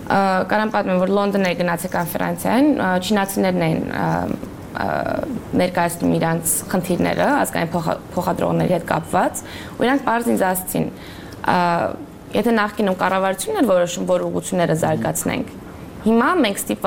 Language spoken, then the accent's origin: Armenian; Denmark; երևի Դանիայում եմ մեծացել